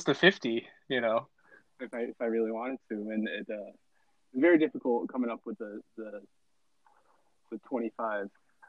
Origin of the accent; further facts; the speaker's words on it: Connecticut, United States; especially growing up in Connecticut. We didn't obviously have a team